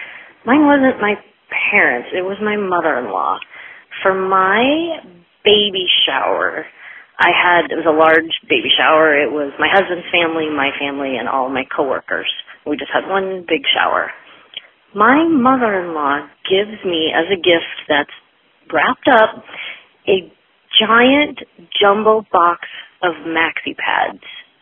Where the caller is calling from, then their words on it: Chicago, Illinois, United States; I'm calling from Chicago.